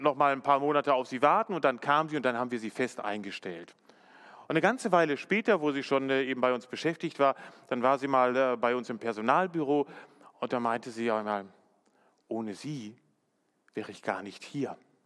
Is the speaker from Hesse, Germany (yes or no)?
no; Bielefeld, North Rhine-Westphalia, Germany; Ich bin ja in Ostwestfale, ja, also ich bin Bielefelder.